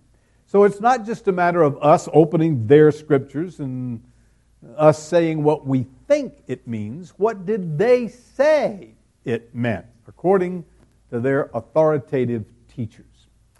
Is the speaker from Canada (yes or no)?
no; Pensacola, Florida, United States; Now, having gone through that as a kid growing up in Pensacola, I remember that the first time they published a clue